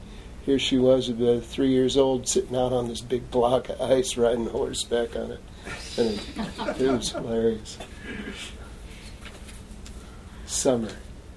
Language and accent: English; Ann Arbor, Michigan, United States; I grew up in Ann Arbor, Michigan, and there's a lot of old streets in the middle of the town that are paved over